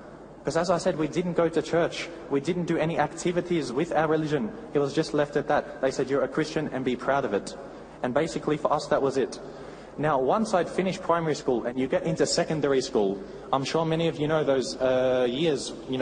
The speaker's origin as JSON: {"language": "English", "town": "Melbourne", "region": "Victoria", "country": "Australia", "tie": "born there", "said": "To begin, I was born in Melbourne, Australia, to an Italian father and a mother of Italian heritage."}